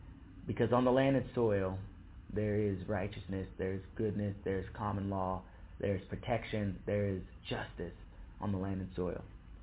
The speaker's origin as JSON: {"language": "English", "region": "California", "country": "United States", "tie": "born there", "said": "I was born in California. I'm a Californian."}